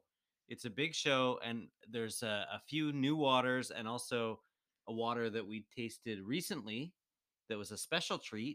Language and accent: English; Canada; Well, I'm clearly a Canadian, so I guess we can have this one.